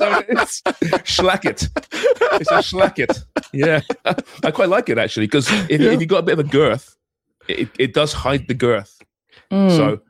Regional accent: Canada; They still scare me as a Canadian fan.

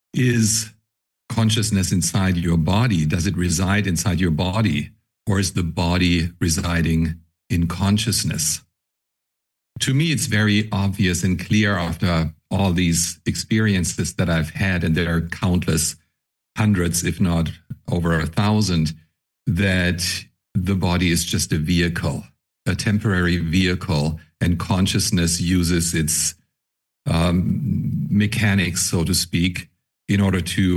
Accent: Germany; English is a second language; moved away as an adult; now in United States; I was in my mid-20s when I immigrated to the United States. And when I was born and raised in Germany, as you can probably tell by my accent, but I immigrated to the States in 1991.

